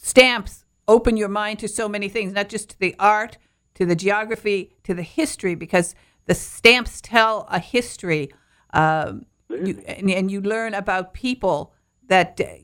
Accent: Michigan, United States; I'm from Northern Michigan and I'm Finnish background.

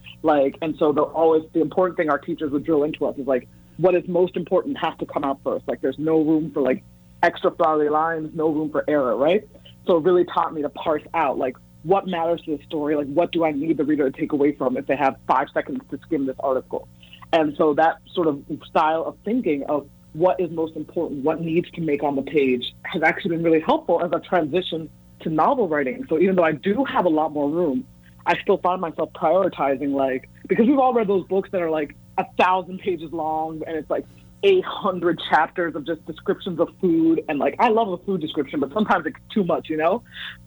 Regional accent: United States; stayed connected to my culture in Ghana and felt so much pride in where I came from, even as I was growing up in America.

